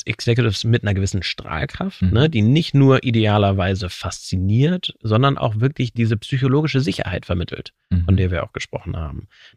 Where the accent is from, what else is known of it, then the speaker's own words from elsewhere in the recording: Hamburg, Germany; Ich bin selber geborener Hamburger, ich bin hier aufgewachsen